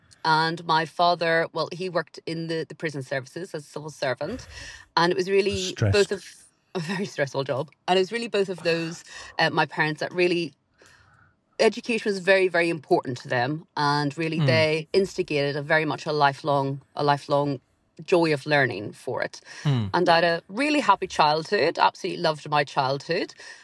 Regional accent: Northern Ireland, United Kingdom; now in England; So I was born and raised in Northern Ireland, but I have to say, very sadly, I have now lived officially in England longer than I have lived in Northern Ireland as of October last year.

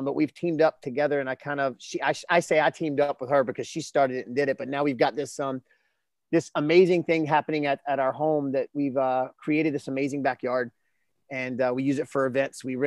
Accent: the South, United States; Again, I'm from the South, man.

